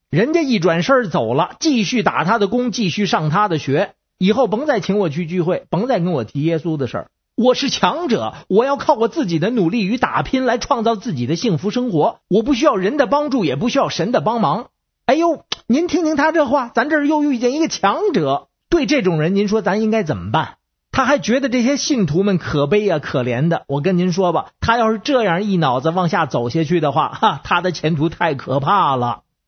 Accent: Beijing, China

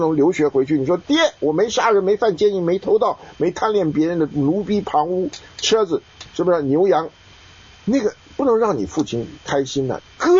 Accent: China; 我们中国人最喜欢讲人在福中不知福

